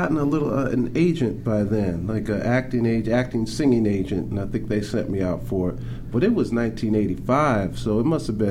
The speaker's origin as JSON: {"language": "English", "town": "Claremont", "region": "California", "country": "United States", "tie": "born or raised there", "also_born_or_lived": "Pasadena, United States", "said": "Yeah, born in Pasadena, and then we moved to Claremont around that time."}